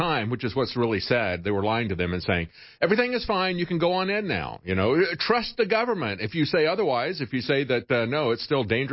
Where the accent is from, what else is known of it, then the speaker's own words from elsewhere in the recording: Tampa, Florida, United States; But that's born and raised in Tampa, both of us.